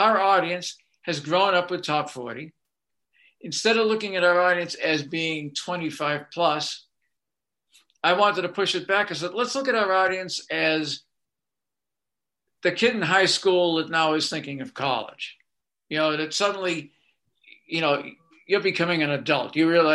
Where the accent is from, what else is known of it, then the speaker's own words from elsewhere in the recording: Boston, Massachusetts, United States; accent: Boston; And they'd hear my Boston accent. And they'd say, "You're not from here." And I said, "No, I just moved from Boston."